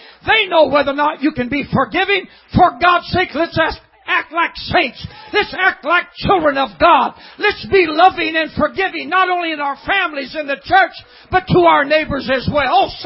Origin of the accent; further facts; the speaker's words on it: Oregon, United States; born there; I was born in Oregon.